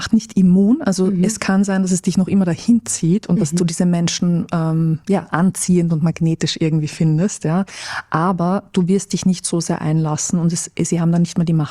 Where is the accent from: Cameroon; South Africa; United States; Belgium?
United States; ich bin aufgewachsen in Amerika und habe mein ganzes schulisches Dasein, auch meine Doktorarbeit, also auch mein PhD auf Englisch geschrieben